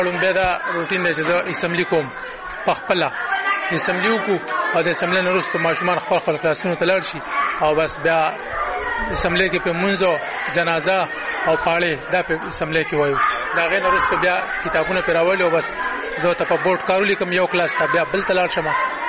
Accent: Wardak, Afghanistan; زه د وردګ یم

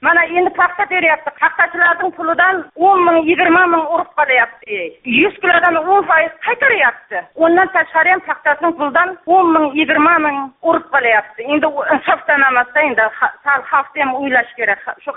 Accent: Muzrabad, Surxondaryo Region, Uzbekistan; Surxondaryodanman, Muzrobod tumanidan, Fayzobod mahallasidanman.

